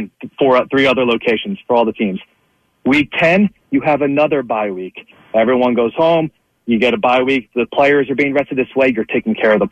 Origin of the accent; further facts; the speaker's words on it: Philadelphia, Pennsylvania, United States; now in Buffalo, United States; I'm from Philly. I live in Buffalo. I've been out here for a couple years now.